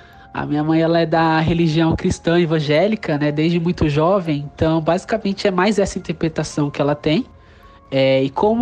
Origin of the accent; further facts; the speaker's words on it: São Paulo, Brazil; eu tenho 26 anos de idade, sou da cidade de São Paulo